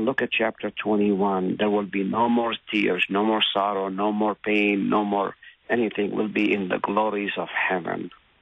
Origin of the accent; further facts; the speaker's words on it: Palestine; I grew up in Palestine.